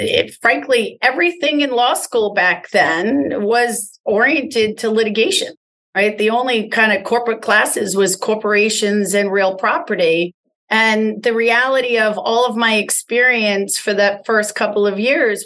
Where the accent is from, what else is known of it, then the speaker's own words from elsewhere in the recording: New York, United States; born there; So David, I was born in New York on Long Island, and my mother was an immigrant from the United Kingdom